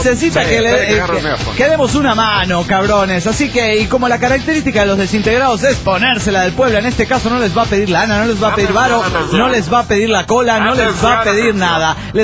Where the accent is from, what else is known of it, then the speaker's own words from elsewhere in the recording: Lanús, Buenos Aires Province, Argentina; de Lanús, Argentina.